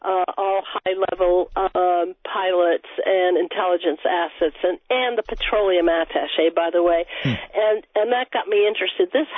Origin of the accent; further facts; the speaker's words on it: Winchester, Massachusetts, United States; I grew up in Winchester, Massachusetts. I went to school in Massachusetts.